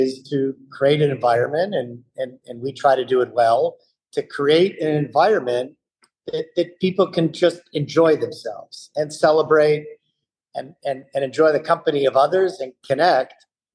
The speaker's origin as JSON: {"language": "English", "town": "Cleveland", "region": "Ohio", "country": "United States", "tie": "born or raised there", "also_born_or_lived": "Manhattan", "said": "Well, I grew up in Cleveland. I bowled as a small kid, enjoyed bowling, leagues with friends, certainly took dates bowling as the years went on. After business school, I spent 4 years in Manhattan, late 80s"}